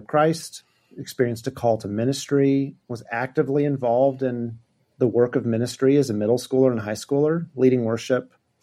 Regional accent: Tulsa, Oklahoma, United States; So I'm from Tulsa, Oklahoma. I've lived here forever. My folks came here in the late 60s to go to Oral Roberts University.

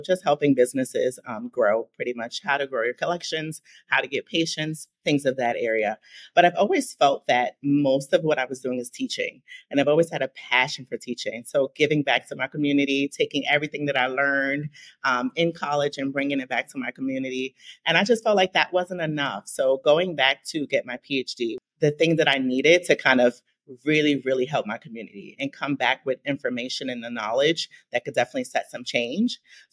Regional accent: Harlem, New York, United States; I grew up in Harlem, so it was just a train ride away.

